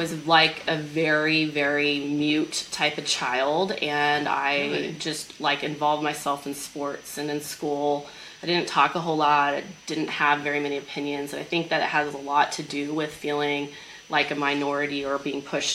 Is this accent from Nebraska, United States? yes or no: no; Oklahoma, United States; accent: Oklahoma; moved away; they would make fun of my accent, my Oklahoma accent.